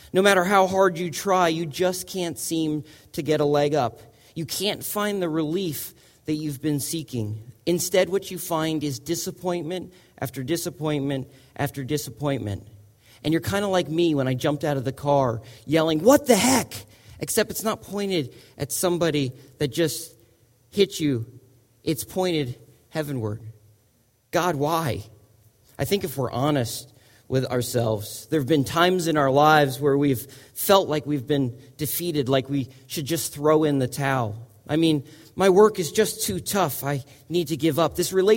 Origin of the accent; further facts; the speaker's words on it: Connecticut, United States; And I grew up in Fairfield County. I know how to drive.